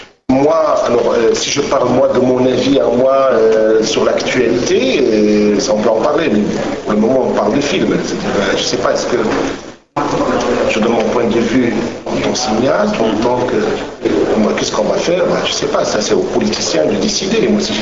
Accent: Morocco; Je suis marocain et j'habite au Maroc

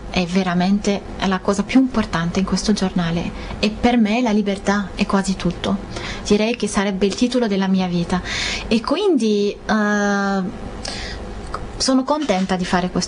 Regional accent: Lebanon; Italian is a second language; avendo vissuto nel Libano e cresciuto nel Libano, la guerra ha cominciato, io avevo

